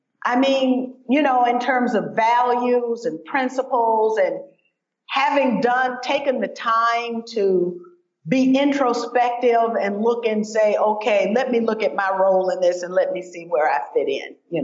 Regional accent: the South, United States; because as a Southerner, I have seen transformation.

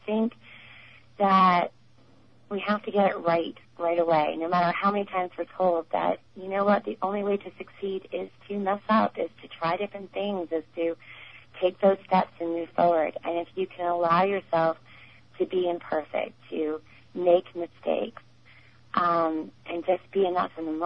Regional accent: Boston, Massachusetts, United States; I'm a big football fan, and I now live 3,000 miles from my hometown in Boston.

